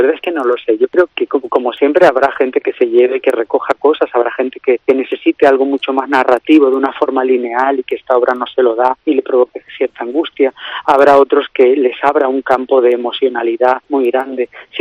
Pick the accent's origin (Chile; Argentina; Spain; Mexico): Spain; Canary Islands; now in Madrid, Spain; yo soy el hijo que ha tenido que partir, yo soy canario, entonces llevo 20 años viviendo en Madrid y por el mundo